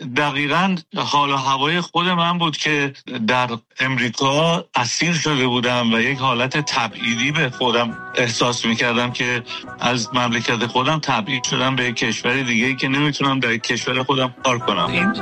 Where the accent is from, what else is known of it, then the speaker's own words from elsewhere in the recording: Iran; moved away; اجباراً من از ایران خارج شدم، اومدم به دبی